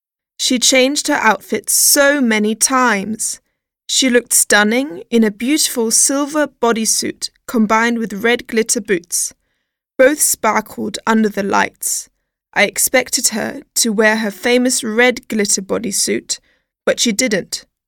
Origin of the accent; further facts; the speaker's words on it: Austin, Texas, United States; I'm from Austin, Texas.